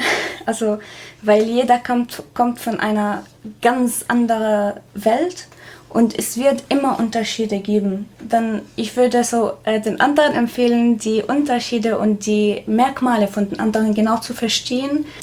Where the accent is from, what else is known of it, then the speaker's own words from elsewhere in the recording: Syria; German is a second language; also ich komme aus Syrien